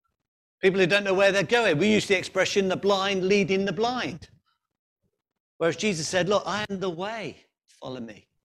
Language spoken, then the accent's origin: English; Coventry, West Midlands, United Kingdom; I can remember when I lived in the Midlands, so in my hometown of Coventry, there's an area called Spon End